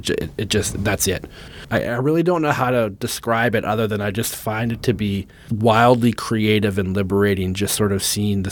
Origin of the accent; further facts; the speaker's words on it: Canada; I mean, as a Canadian, it's hard to get away from hockey